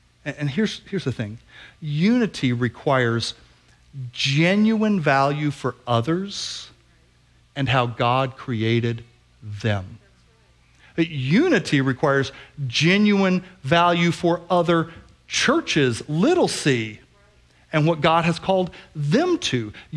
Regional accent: the South, United States; Growing up in the South, the phrase was bless your little heart, right?

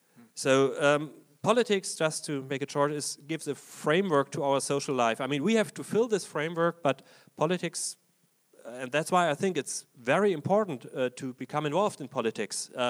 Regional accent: Germany; English is a second language; Growing up in East Germany meant we didn't have the right of free speech.

